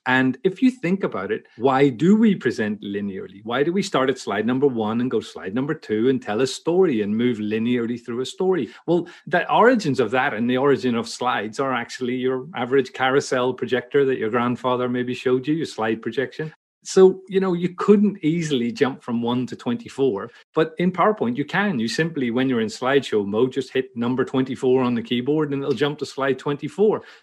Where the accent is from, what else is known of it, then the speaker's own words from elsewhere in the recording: Belfast, Northern Ireland, United Kingdom; born there; moved away; Yeah, I'm an Irishman, born in Belfast in Northern Ireland, but moved over to the Middle East in 96 and spent 20 years working in conference and events in the Middle East.